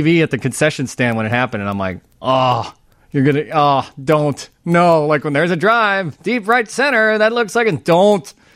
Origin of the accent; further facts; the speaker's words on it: Chicago, Illinois, United States; you have to remember as a Chicagoan